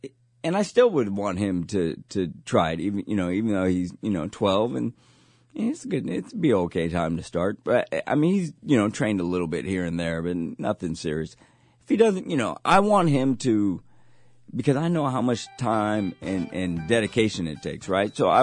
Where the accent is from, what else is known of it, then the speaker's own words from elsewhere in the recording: San Mateo, California, United States; everybody knew I came from San Mateo.